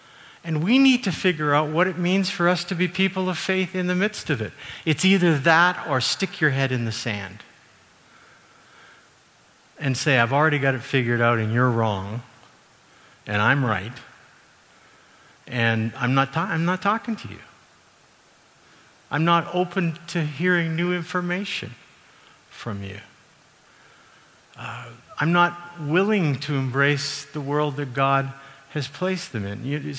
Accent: Calgary, Alberta, Canada; I grew up in Calgary, and I said, "Yes."

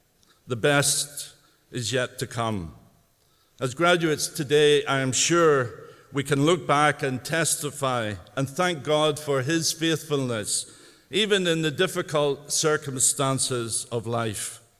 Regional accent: Northern Ireland, United Kingdom; moved away as an adult; now in Canada; I was born in Northern Ireland. Growing up, I experienced the hatred that existed between Catholics and Protestants. And as a disillusioned young man of 24, I left Ireland

